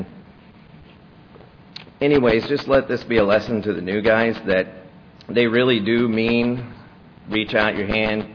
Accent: Marietta, Georgia, United States; I was born and raised in East Cobb in Marietta. I grew up in an affluent, middle-class type home.

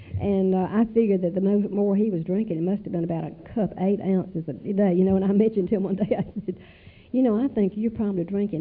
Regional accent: Greer, South Carolina, United States; I grew up in Greer, South Carolina. Everybody was a Democrat, or at least my father was a Democrat.

